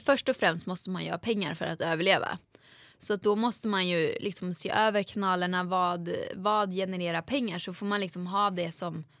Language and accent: Swedish; Åmål, Västra Götaland County, Sweden; now in Stockholm, Sweden; mina vänner hemma i Åmål. För att då gick jag en dansskola här i Stockholm. De bodde i Åmål